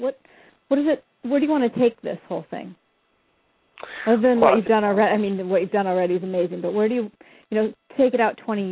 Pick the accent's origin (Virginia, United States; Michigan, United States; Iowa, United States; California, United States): Iowa, United States; And my parents were, I'm from Iowa, you know that.